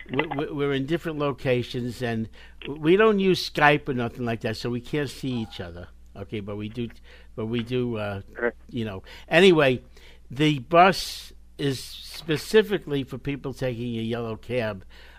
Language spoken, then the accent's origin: English; United States; I'm floating around somewhere in the United States. Okay? I am an American.